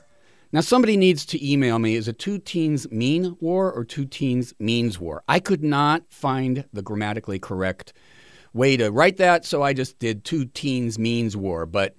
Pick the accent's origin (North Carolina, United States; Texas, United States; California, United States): California, United States; Los Angeles; including my hometown of L.A.